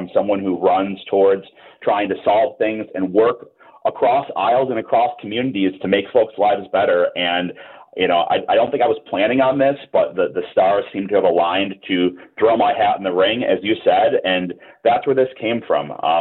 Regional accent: Cheektowaga, New York, United States; So I'm born and raised in the district. I grew up in South Cheektowaga. I live in Lancaster now.

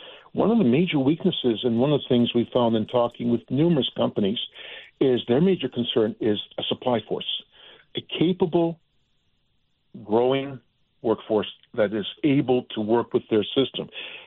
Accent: Canada; born there; As a Canadian-American citizen, when I lived in Canada and I was born in Canada, I was an officer in the Canadian Army

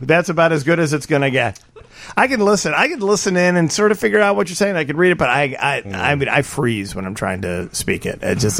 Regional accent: United States; listen, I'm an American, I like to buy American and all

